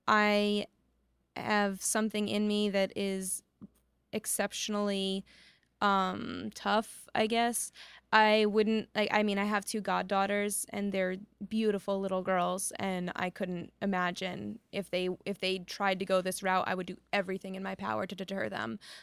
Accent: New York City, New York, United States; born there; I was born in Lenox Hill Hospital, but my parents didn't live in New York City

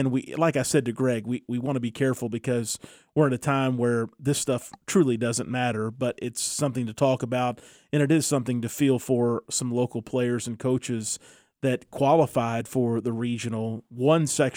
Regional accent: New Albany, United States; Of course, people know I'm from New Albany, involved in New Albany in a number of different ways

